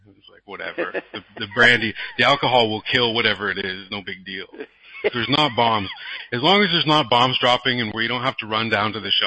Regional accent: Canada; and I'm Canadian. I'm not American because Americans aren't really appreciated in other countries.

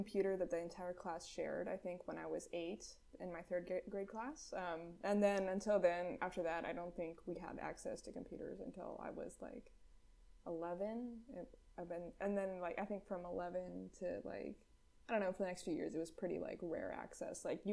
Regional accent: Sacramento, California, United States; I mean, I grew up near Sacramento in California. It was pretty boring.

